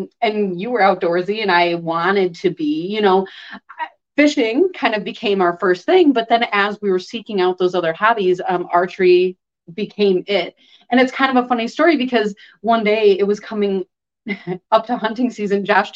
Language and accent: English; Chicago, Illinois, United States; I grew up in Chicago. And so, when I was very young, we were closer to the city. And then after we were kind of more in the suburbs.